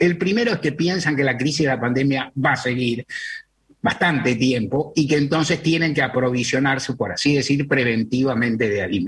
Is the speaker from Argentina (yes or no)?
yes; Argentina; de carne somos los argentinos